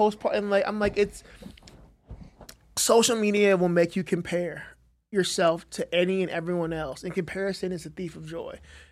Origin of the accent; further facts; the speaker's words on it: Ohio, United States; I'm from Ohio, and I feel like a bitch, man